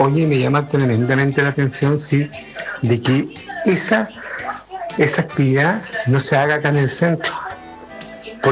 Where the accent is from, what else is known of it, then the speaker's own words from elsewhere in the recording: Valdivia, Los Ríos, Chile; Yo me siento valdiviano 100%, nací en Portugón, pero valdiviano, valdiviano.